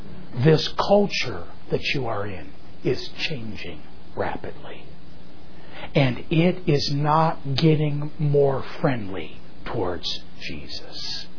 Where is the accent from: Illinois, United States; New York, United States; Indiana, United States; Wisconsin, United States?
Indiana, United States; South Bend; I grew up in South Bend, Indiana, and played there around Notre Dame and at Notre Dame.